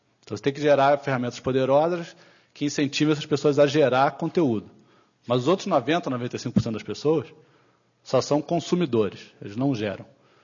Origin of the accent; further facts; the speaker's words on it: Rio de Janeiro, Brazil; E eu sou carioca, então eu vou usar Rio de Janeiro, não vou usar São Paulo.